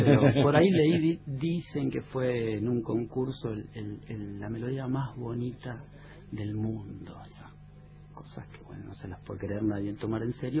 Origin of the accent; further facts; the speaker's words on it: Buenos Aires, Argentina; pues somos todos porteños venidos acá.